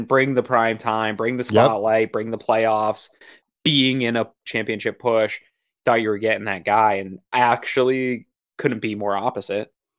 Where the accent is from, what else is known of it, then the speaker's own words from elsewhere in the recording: Maine, United States; now in Buffalo, United States; but like, I'm from Maine, and University of Maine hockey is big deal in hockey world.